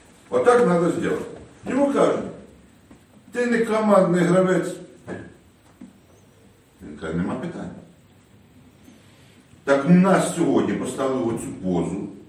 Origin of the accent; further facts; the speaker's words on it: Kremenets, Ternopil Oblast, Ukraine; я з Кременця … з Ікви, виїжджати не збираюся.